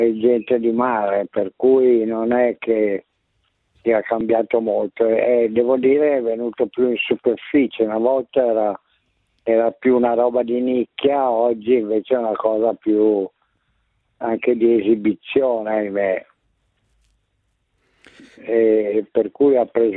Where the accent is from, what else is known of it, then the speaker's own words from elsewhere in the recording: Viareggio, Tuscany, Italy; avendo passato tutta la giovinezza e l'infanzia a Viareggio, dove c'è un piccolo porto